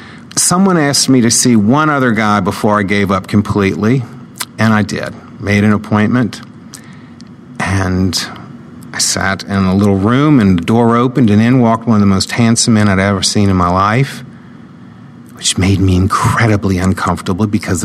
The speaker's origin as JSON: {"language": "English", "town": "New Orleans", "region": "Louisiana", "country": "United States", "tie": "born or raised there", "said": "I grew up in New Orleans, Louisiana. I was one of six children. I had four brothers and two sisters."}